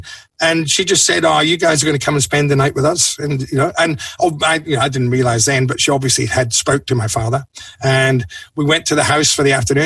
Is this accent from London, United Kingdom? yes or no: no; Glasgow, Scotland, United Kingdom; because we're all Scottish, you know, Glaswegians aren't that tall, you know.